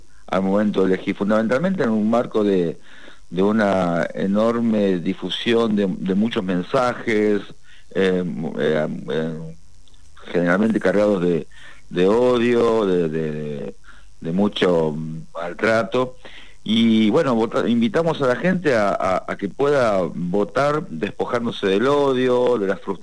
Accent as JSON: {"language": "Spanish", "country": "Argentina", "said": "como ciudadano argentino"}